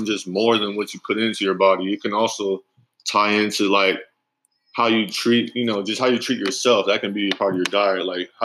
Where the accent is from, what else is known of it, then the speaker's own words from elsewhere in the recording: Las Vegas, Nevada, United States; I was born and raised in Las Vegas. All I know is Las Vegas.